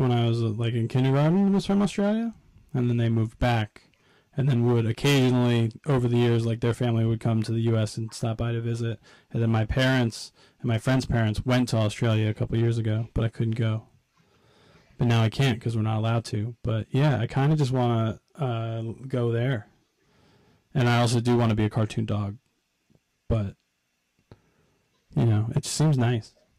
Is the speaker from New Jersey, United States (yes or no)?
yes; New Jersey, United States; we've talked about my hatred for the flag of my home state of New Jersey.